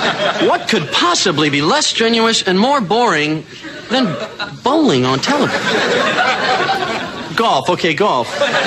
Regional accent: Wisconsin, United States; now in California, United States; I am originally from Wisconsin. A couple other escapees here tonight. That's me. I've been out here 4 years in California.

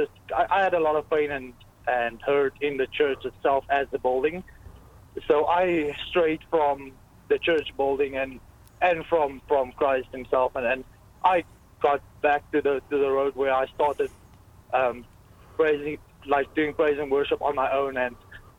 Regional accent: South Africa; accent: Afrikaans; I'm from South Africa.

